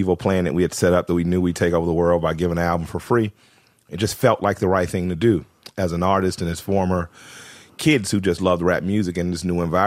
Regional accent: Atlanta, Georgia, United States; I'm from Atlanta, the capital of the strip club

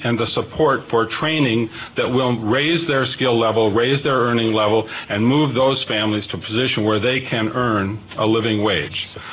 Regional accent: Hopkins, Minnesota, United States; I'm a state senator. I represent Hopkins and St. Louis Park. I grew up just outside Hopkins, and after law school moved back to Minneapolis to St. Louis Park

